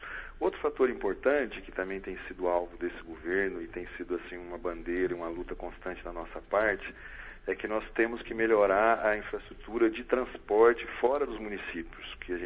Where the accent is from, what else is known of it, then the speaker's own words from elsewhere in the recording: Maringá, Paraná, Brazil; como sou aqui da região, né, sou nascido em Maringá e ainda resido aqui na região, em Marialva